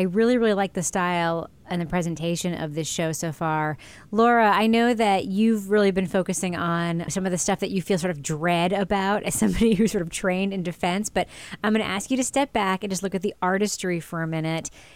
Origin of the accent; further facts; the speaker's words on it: New York, United States; now in New Hampshire, United States; But growing up in New York, I can tell our listeners this.